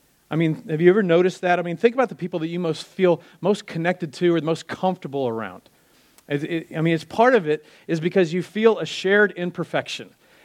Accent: Wisconsin, United States; now in Wichita, United States; And so my dad and I moved from Wisconsin to Wichita. And part of that, we had some extended family in the area.

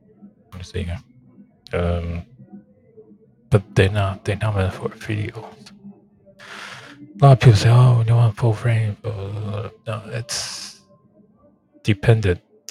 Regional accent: New Jersey, United States; Because we're from New Jersey. Some of us live in New York.

